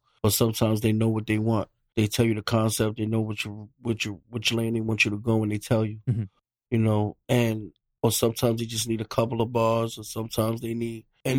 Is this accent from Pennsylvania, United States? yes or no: no; Bronx, New York, United States; No, they from the Bronx. I'm from the Bronx.